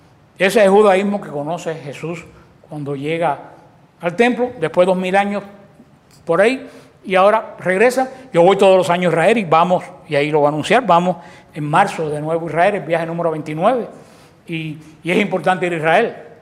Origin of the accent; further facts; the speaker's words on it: Cuba; soy cubano como ellos porque vivo en la misma isla.